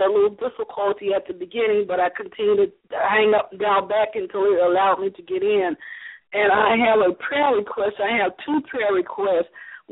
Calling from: Iowa, United States; I'm calling from Iowa

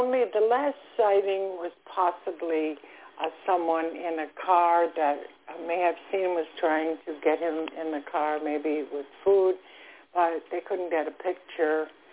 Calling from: Florida, United States; I'm calling from Florida.

